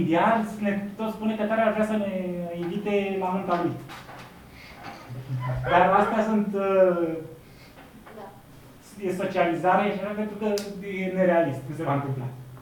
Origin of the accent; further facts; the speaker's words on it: Romania; eu sunt din România